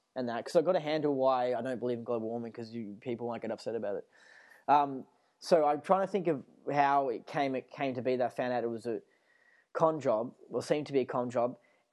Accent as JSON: {"language": "English", "country": "United States", "accent": "American", "said": "And so, yeah, like my trashy American accent."}